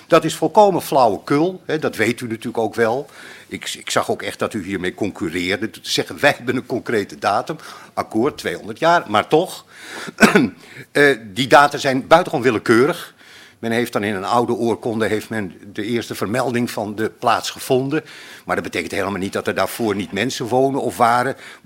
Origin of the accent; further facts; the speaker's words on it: Netherlands; Wij hebben als Nederlander hebben wij een van de sterkste verzorgingsstaten ter wereld.